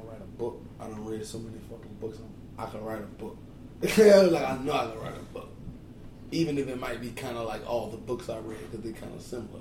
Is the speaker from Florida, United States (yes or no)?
yes; Miami, Florida, United States; I'm from Miami.